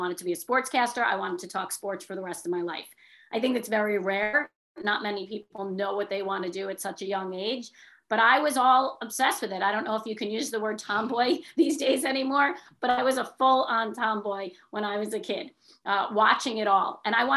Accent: New York, United States; So in my household, it was, you're going to apply. I grew up in New York. You're going to apply to a state school in New York.

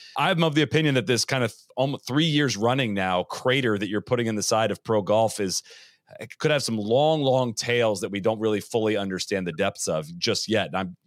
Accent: Dublin, Ohio, United States; if I grew up in Dublin, Ohio, if I didn't have the Memorial Tournament 5 minutes from my house

